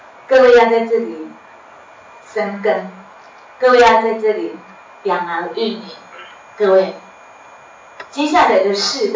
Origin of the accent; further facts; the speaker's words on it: Taiwan; 我是中国人也是台湾人嘛